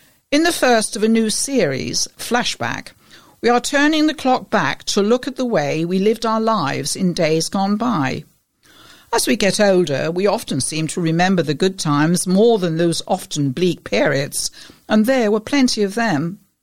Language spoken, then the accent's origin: English; East of England, United Kingdom; Yes, those of us now in our 70s were lucky, very lucky, and especially if we grew up in Norfolk and Suffolk. Playing out in the countryside without a care in the world.